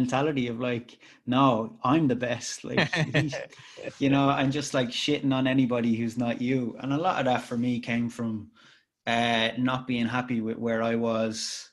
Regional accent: Ireland; you know what, I'm Irish and I make tunes and I make art and I'm here

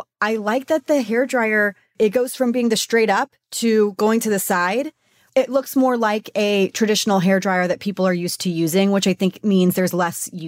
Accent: Texas, United States; because I'm from Texas, so I want my hair close to God.

